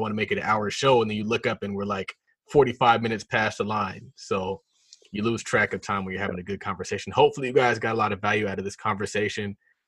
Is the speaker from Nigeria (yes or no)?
yes; Nigeria; So yeah, I'm Nigerian.